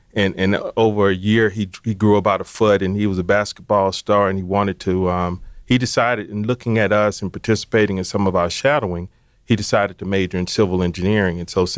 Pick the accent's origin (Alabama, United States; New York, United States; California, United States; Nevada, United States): Alabama, United States; Prichard; I grew up in Pritchard, Alabama. And if you're not familiar with Pritchard, Mobile is a suburb.